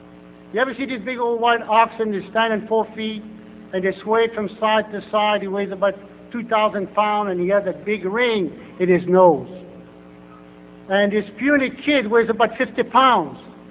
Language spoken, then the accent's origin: English; Louisiana, United States; Being a Cajun and living in Cajun country where hunting and fishing is been my lifestyle, Cajun tradition for all these years.